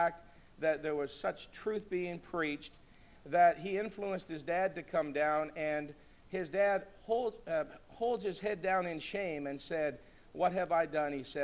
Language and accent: English; Canada; now in United States; I'm Canadian, and although I hopefully will change that eventually, I guess I'm here to stay now in the United States.